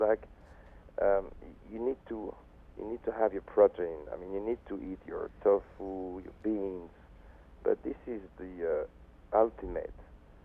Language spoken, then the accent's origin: English; Belgium; English is a second language; now in United States; And when I came from Belgium to America, America is one of the best place in the world to teach yourself how to become better for yourself.